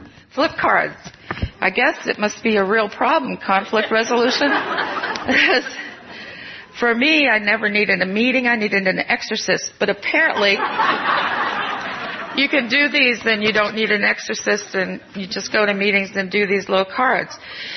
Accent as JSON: {"language": "English", "region": "Maine", "country": "United States", "tie": "born or raised there", "said": "I grew up in Maine, and Maine is surrounded by Canada, and you speak French there. Well, I didn't ever learn French. I'm not good at languages"}